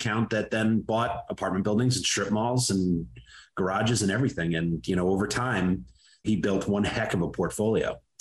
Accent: Westbrook, United States; I grew up in Westbrook and on the shoreline.

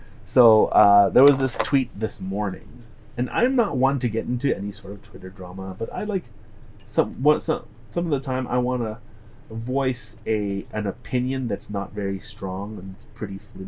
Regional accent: Canada; oh, no need to worry. I'm Canadian.

